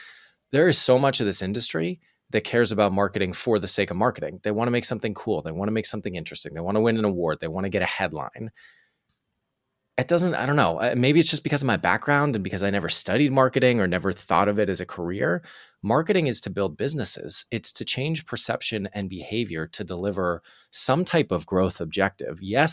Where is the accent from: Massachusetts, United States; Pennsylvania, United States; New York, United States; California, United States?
Massachusetts, United States; Boston; also born or lived in Montreal; I'm from Boston, like you mentioned, but I went to school in Montreal, in Quebec.